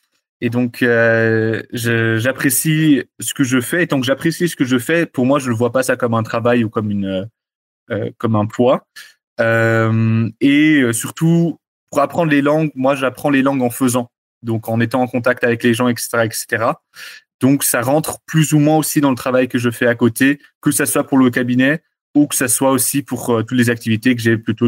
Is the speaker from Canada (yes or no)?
no; Strasbourg, Grand Est, France; born there; first language Dutch; je ne suis pas né aux Pays-Bas. Je suis né à Strasbourg, puisque mes parents sont venus ici en Alsace. J'ai trois nationalités. Donc, je suis suisse, français et néerlandais. Mais néanmoins, j'ai grandi en néerlandais, principalement de ma famille